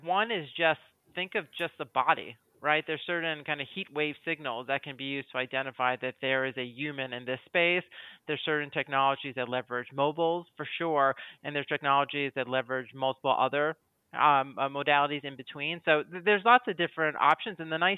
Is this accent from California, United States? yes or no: no; New York City, New York, United States; I'm from New York City. I can't tell you one screw from the other.